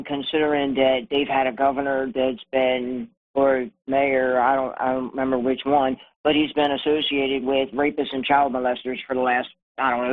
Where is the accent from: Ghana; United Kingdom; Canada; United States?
United States; Baltimore, Maryland; Hey, so I grew up in Baltimore